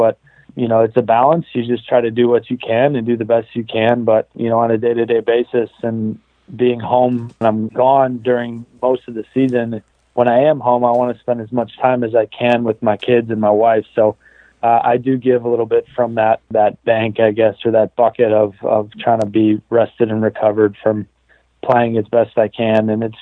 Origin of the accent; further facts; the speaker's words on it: Massachusetts, United States; I'm from the East Coast, from Massachusetts, and all my family is back there in Mass and Connecticut